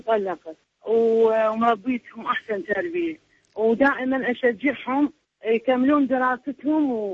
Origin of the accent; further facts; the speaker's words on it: Baghdad, Baghdad Governorate, Iraq; انا من بغداد من الحارثين المنصور.